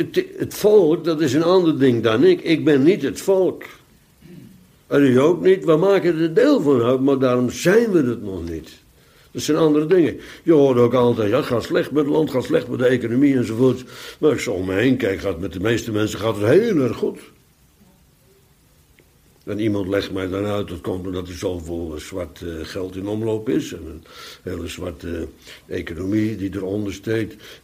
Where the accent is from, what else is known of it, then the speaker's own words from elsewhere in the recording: Netherlands; En toch ben ik een Nederlander. Toch zelfs met blank en met blauwe ogen en ook nog een man.